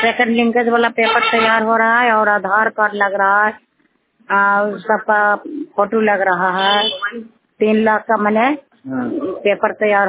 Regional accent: Madhopur, India; माधोपुर के रहने वाली हूँ

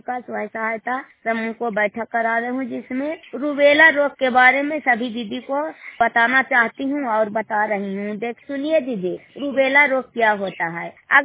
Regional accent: Sherpur, Bihar, India; मैं शेरपुर गांव की रहने वाली हूँ, सीएम की काम करती हूँ, हरना नालंदा जिला को रहने वाली हूँ।

